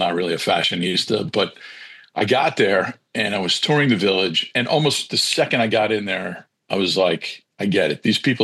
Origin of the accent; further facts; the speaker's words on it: New York, United States; I mean, it's kind of been coming back to my roots a little bit. I grew up in New York.